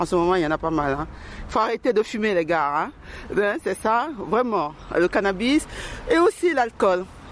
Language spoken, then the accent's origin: French; Germany; Je viens d'Allemagne, hein, donc un peu, c'est pas pareil